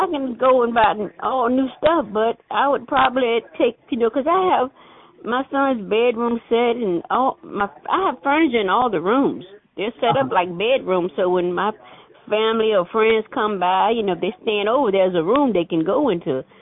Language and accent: English; Virginia, United States; also born or lived in North Carolina / Georgia; I'm here from Virginia, but I've lived back and forth in North Carolina and in Georgia.